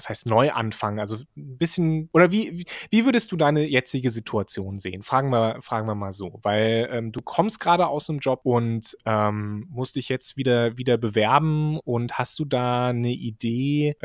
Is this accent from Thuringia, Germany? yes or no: yes; Weimar, Thuringia, Germany; born there; Also ich bin in Weimar geboren